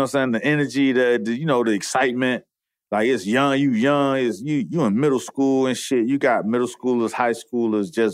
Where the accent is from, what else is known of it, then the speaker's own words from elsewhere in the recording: Carol City, Florida, United States; I grew up in Carroll City.